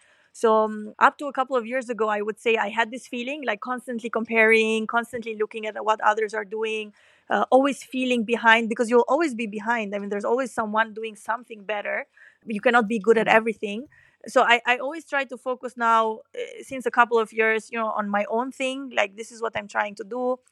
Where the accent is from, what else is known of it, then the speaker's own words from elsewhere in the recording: Albania; English is a second language; now in United Kingdom; when I moved from Albania to the UK, I was so kind of thinking, oh, I don't speak English good enough.